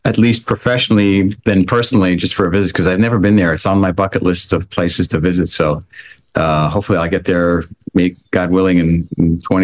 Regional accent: Australia; accent: Australian; That's as much as you'll get from my Australian accent there.

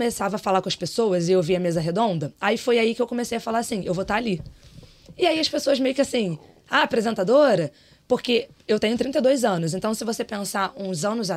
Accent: Rio de Janeiro, Brazil; um time do meu bairro também, que é Cavalcante, eu sou suburbana, nascida e criada em Cavalcante

